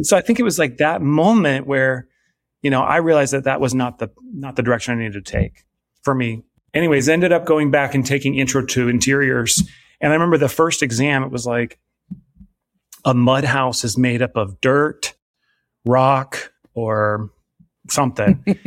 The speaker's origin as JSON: {"language": "English", "town": "Wasilla", "region": "Alaska", "country": "United States", "tie": "born or raised there", "said": "I was a product of Wasilla, Alaska, and spent a good majority of my adolescent growing up in Alaska in a state that, you know, it's pretty cold there"}